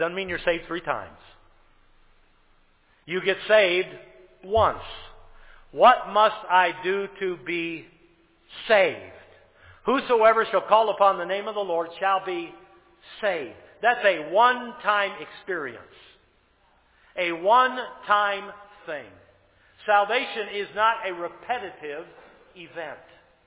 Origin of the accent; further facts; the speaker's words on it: Pontiac, Michigan, United States; born there; I was born in St. Joseph's Hospital in Pontiac, Michigan, on October 20th of 1956.